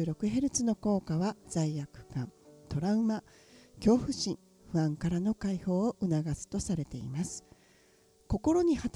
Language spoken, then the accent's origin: Japanese; Kansai, Japan; もうあの京都といえば私たち関西人ですけど、